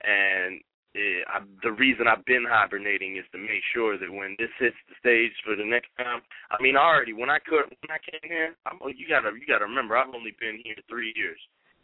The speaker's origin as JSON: {"language": "English", "region": "Virginia", "country": "United States", "said": "I come from the Virginia, D.C. area, so my people back home, they already got me."}